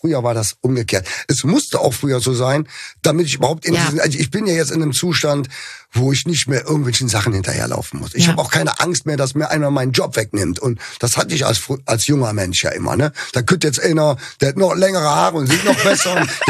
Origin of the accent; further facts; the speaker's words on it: Cologne, North Rhine-Westphalia, Germany; da haben wir ja noch ein Privileg als Kölner